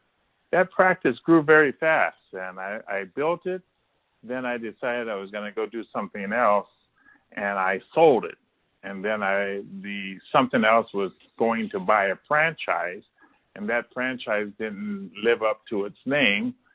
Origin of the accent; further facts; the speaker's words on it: Ohio, United States; also born or lived in Chicago, United States; And I'm originally from Ohio, so I took a job in Ohio to try to bring my family closer to my family and my wife's family, which is still, we're still in Ohio.